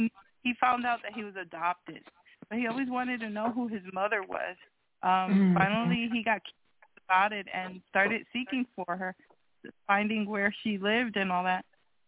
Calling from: Texas, United States; from Texas.

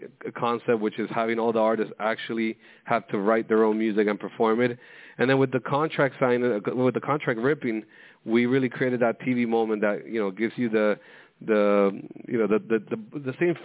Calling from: Miami, Florida, United States; Miami, Florida, which today finally seems to be sunny.

